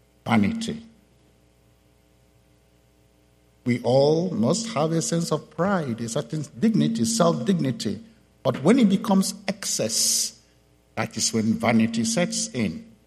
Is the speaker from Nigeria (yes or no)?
yes; Nigeria; Actually, I come from Nigeria. I came in last month. And I live and I work in Nigeria.